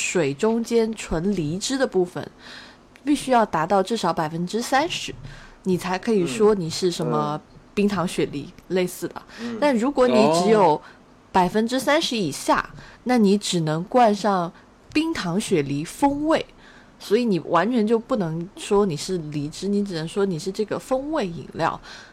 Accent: Sichuan, China; 我们四川物价低啊，我们不是在北京这种大城市长大的，我们小时候那个吃一碗面才几毛钱呢、啊。就四川物价一直很低啊， 房价那么低，

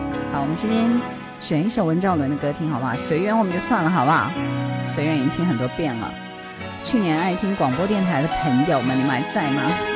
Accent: Jiangsu, China; 你真的是对江苏那情有独钟哦。咱们从小就在这里长大，再冷再热都是扛得住的。

